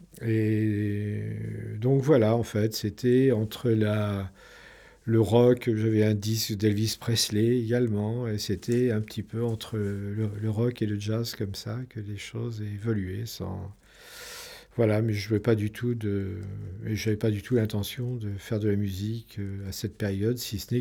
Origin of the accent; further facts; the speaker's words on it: Livarot, Normandy, France; moi, je suis né à Livarot, en Normandie, petit village bien agréable.